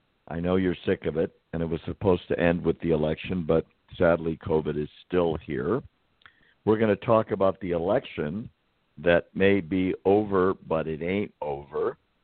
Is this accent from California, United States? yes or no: yes; San Diego, California, United States; for San Diego County, my hometown. And I'm interested because I spent a great deal of my life there.